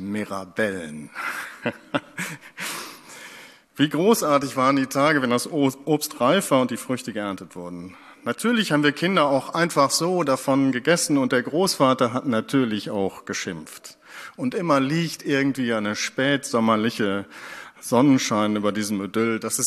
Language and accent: German; Ennepetal, North Rhine-Westphalia, Germany; Denn wir hatten viele Bäume im Garten in Ennepetal, wo ich herkomme.